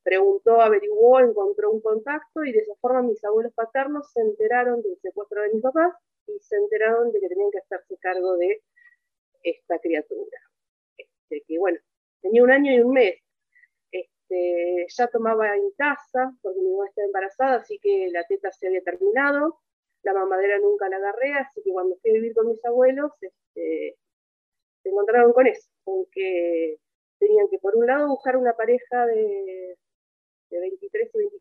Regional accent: Bahía Blanca, Buenos Aires Province, Argentina; born there; yo nací en Bahía Blanca el 31 de octubre de 1975.

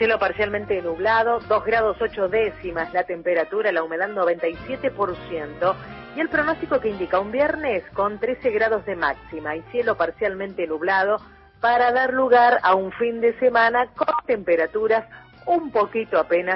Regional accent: Itatí, Corrientes, Argentina; Soy de Itatí, Corrientes.

